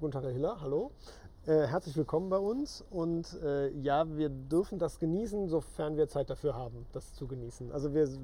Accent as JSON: {"language": "German", "town": "Solingen", "region": "North Rhine-Westphalia", "country": "Germany", "tie": "born or raised there", "said": "ich wurde geboren in Auf der Höhe und nachdem ich da in der Grundschule Auf der Höhe mein Schulleben begann, bin ich danach zum Geschwister-Scholl-Gymnasium gegangen und da war ich Ohlixer auf einmal. Ich wohne in Ohlix."}